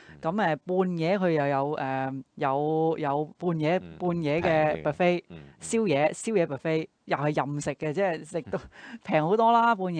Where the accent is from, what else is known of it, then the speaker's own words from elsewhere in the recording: China; 但你知我哋中國人又唔可以成日食三文治